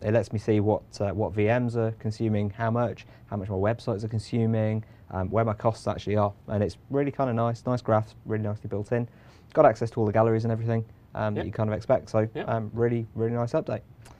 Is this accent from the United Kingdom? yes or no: yes; United Kingdom; being British